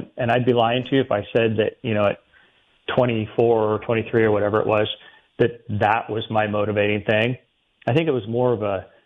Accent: California, United States; after growing up in Napa Valley, which is, you know, kind of a, it's not, it wasn't at that time what it is now.

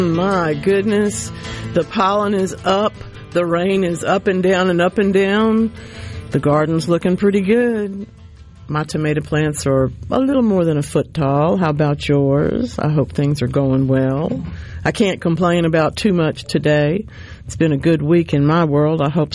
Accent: Louisiana, United States; I come from his part of the world, y'all. That's not. I'm from North Louisiana, just like he is.

